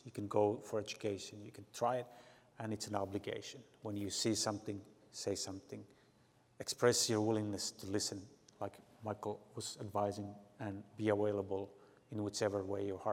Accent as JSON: {"language": "English", "country": "Finland", "second_language": "English", "said": "Something that we have been starting in Finland, so I'm coming from Finland, is a movement of reconciliation."}